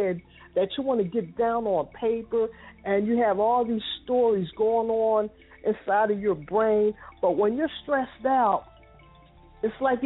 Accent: Camden, New Jersey, United States; moved away as an adult; now in Philadelphia, United States; Specifically, I was born in Camden, New Jersey, born and raised there. But I later, you know, after reaching adulthood in search of employment, this, that, and the other, ended up moving to Philadelphia

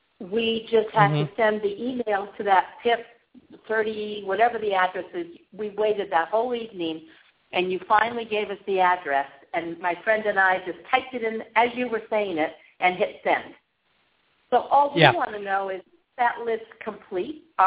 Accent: Peoria, Arizona, United States; Hi, Dave. Actually, I'm from Peoria, not Scottsdale, but that's okay.

